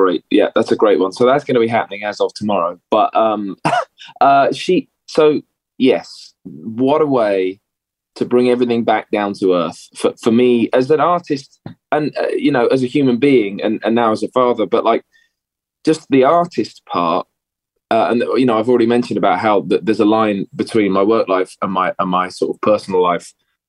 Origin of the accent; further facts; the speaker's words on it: Hitchin, East of England, United Kingdom; if there's a center point right in the middle, that's where we're from. It's called Hitchin. There's about 30,000 people there.